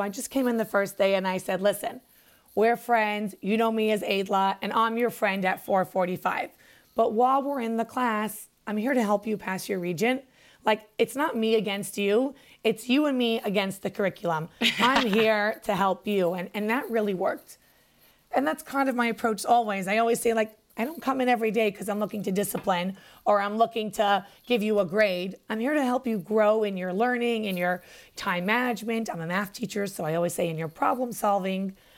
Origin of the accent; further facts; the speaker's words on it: New York City, New York, United States; I was born and raised in Crown Heights, which is in Brooklyn, New York.